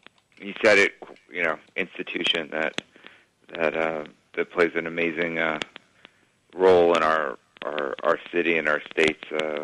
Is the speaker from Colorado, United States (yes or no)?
no; New Orleans, Louisiana, United States; my father was a musician, and I grew up around Preservation Hall, so it's always been in my blood.